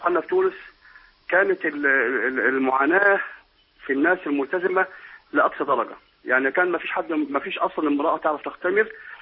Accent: Egypt; احنا كان عندنا في مصر الحمد لله 400 لحد ما كان في انفراجه

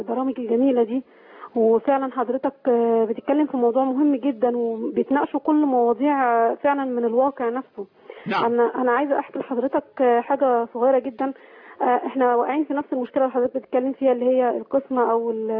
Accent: Cairo, Cairo Governorate, Egypt; انا من فيصل. من القاهره. من القاهره.

